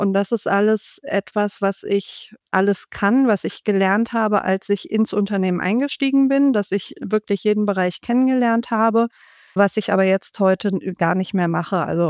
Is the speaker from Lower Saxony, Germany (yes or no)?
no; Darmstadt, Hesse, Germany; also born or lived in Northern Germany; ich bin in Norddeutschland geboren und die ersten 4 Jahre meines Lebens auch dort aufgewachsen, aber dann sind wir nach Darmstadt gezogen. Aber unsere Großeltern waren immer im Norden.